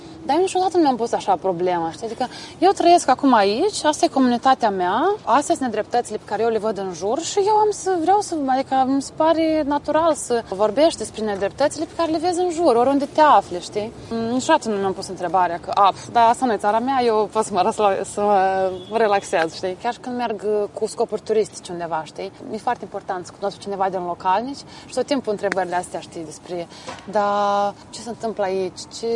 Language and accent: Romanian; Moldova; accent: Moldovan; also born or lived in Romania; eu am trăit mulți ani în România, mai exact 12, am făcut acolo școala. Și toată viața am încercat să mă debarasez de accentul meu de moldoveancă